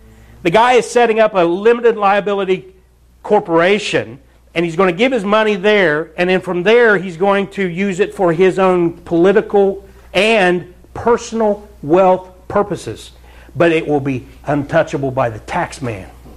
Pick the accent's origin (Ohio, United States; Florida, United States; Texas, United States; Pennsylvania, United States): Ohio, United States; And I'm from Southern Ohio. I had to learn your language when I moved up here.